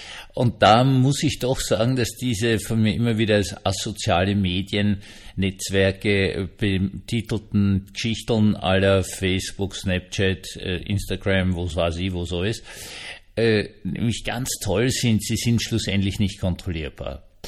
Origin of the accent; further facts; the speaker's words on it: Austria; accent: Austrian; Ich spreche Österreichisch, nicht Deutsch.